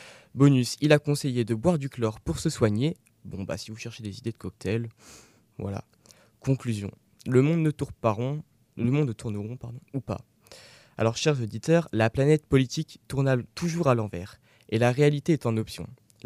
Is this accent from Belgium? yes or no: no; France; Alors chez nous en France